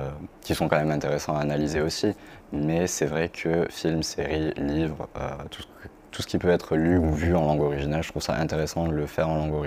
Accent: Southern France, France; Je n'ai jamais fait de voyage dans des pays anglophones. Je suis du sud de la France

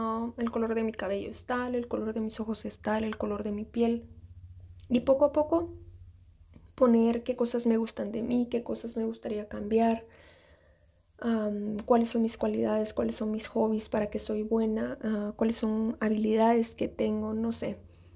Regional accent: Guatemala; Yo soy de Guatemala y pues este país es muy turístico.

